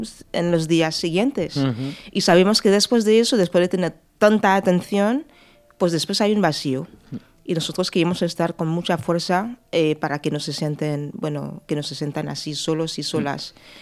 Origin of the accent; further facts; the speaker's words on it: France; Spanish is a second language; also born or lived in England; yo soy francesa, también he vivido en Inglaterra 20 años